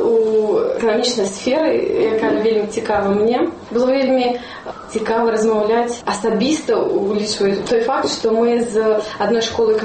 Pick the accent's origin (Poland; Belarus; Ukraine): Belarus; Lahoysk, Minsk Region; also born or lived in Yakutsk, Russia; на сьогоднішній момент 22 роки. Народився у Росії, але сім'я переїхала 14 років назад у Білорусь і зараз живе у Лохоську.